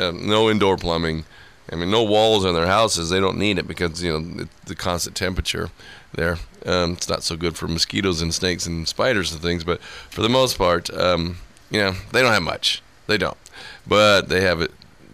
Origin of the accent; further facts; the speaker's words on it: Wahoo, Nebraska, United States; born there; I was born in Wahoo